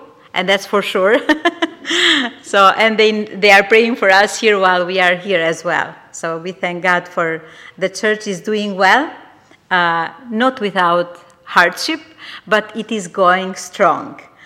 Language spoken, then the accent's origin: English; Albania; we have Matteo with us. His first time here in UK this time, and we come from Albania, but this church is like home to us.